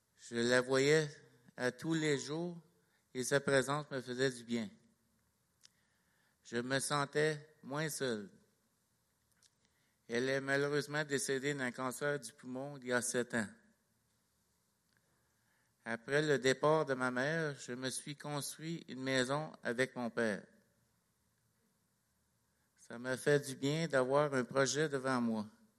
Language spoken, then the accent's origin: French; Gatineau, Quebec, Canada; Je suis le plus vieux d'une famille de 5 enfants. J'ai grandi ici à Gatineau.